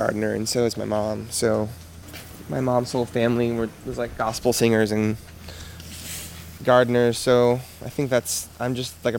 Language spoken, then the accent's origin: English; the South, United States; I grew up in the South in the church as a gay person.